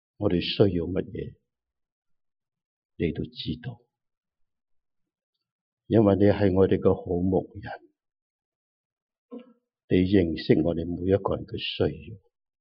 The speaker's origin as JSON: {"language": "Cantonese", "country": "China", "said": "亦唔系我哋中国人嘅神"}